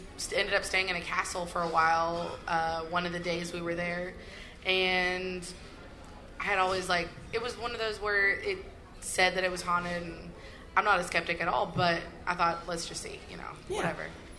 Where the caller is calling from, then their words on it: Fort Worth, Texas, United States; from Fort Worth, Texas.